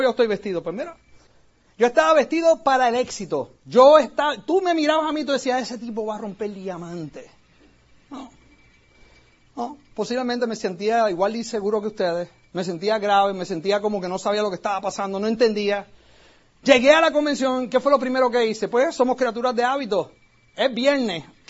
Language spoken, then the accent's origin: Spanish; Puerto Rico; Acuérdate, yo soy puertorriqueño.